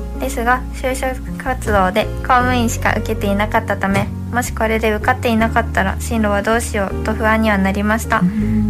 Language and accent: Japanese; Shimane, Japan; はい、私は出身は島根県です。